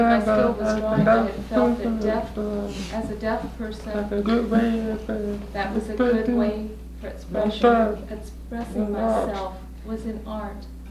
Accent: Spokane, Washington, United States; I'm from Spokane, Washington. I'm deaf. I was born deaf. I was raised in Spokane, and I lived there all my life.

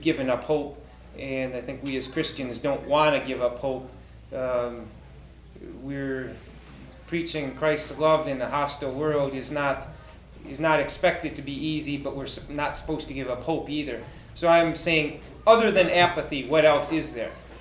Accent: Minnesota, United States; For those who aren't familiar with... it's my home state and very familiar with it.

